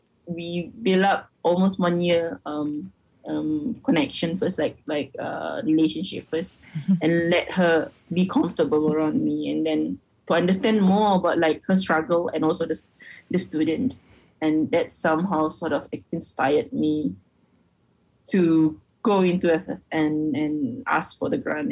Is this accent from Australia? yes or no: no; Malaysia; this is how privileged I am as a person, as a Malaysian.